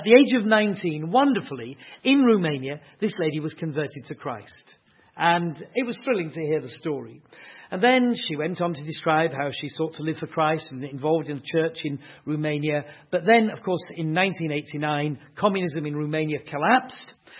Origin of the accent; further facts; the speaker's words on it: Yorkshire and the Humber, United Kingdom; I'm a Yorkshireman. There we are. Born and bred in Yorkshire. I now live about half a mile from where I was born. After all these years, I've not moved very far.